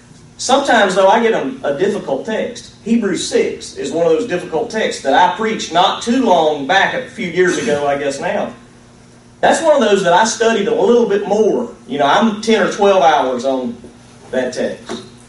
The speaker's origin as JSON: {"language": "English", "region": "Alabama", "country": "United States"}